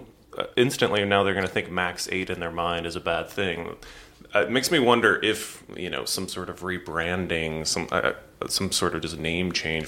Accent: St. Louis, Missouri, United States; I grew up in St. Louis, and I think St. Louis was, I grew up seeing McDonnell Douglas buildings everywhere.

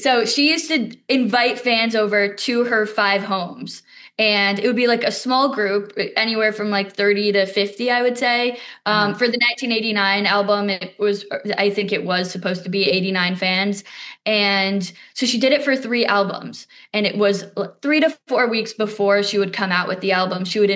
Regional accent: Connecticut, United States; And because I'm from Connecticut, I grew up going to that beach town.

